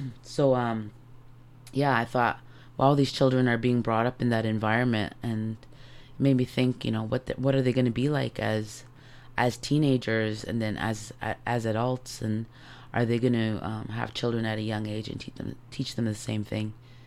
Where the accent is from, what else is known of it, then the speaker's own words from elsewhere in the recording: Winnipeg, Manitoba, Canada; Well, I'm born and raised in Winnipeg, the North End, and core area.